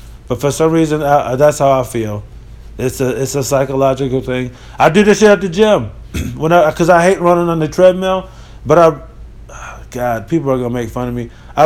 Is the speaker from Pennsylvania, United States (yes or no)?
no; Rochester, New York, United States; trip back from Rochester, New York. Had a great time. I gotta tell you, man, that fucking drive to my hometown is brutal, man.